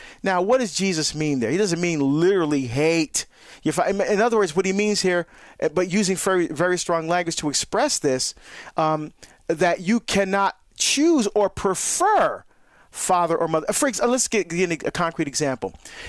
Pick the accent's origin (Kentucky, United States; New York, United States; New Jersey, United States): New Jersey, United States; What are we from New Jersey? I'm from Jersey.